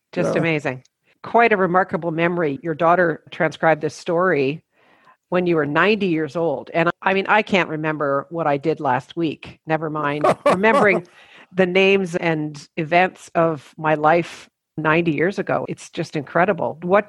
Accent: Peace River, Alberta, Canada; born there; I was born in Peace River, actually.

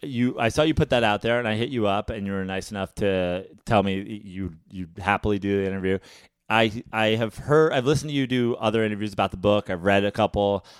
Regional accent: Katonah, New York, United States; I'm from Katona.

